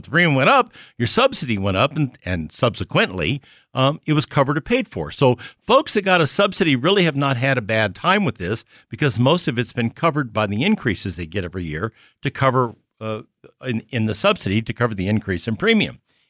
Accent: Kansas City, Missouri, United States; Kansas City, where this broadcast originates from, one of our 140-some markets around the country, but my hometown

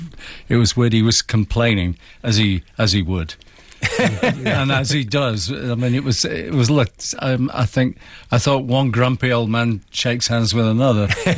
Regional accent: Blackpool, North West England, United Kingdom; I was brought up in Blackpool in the 50s

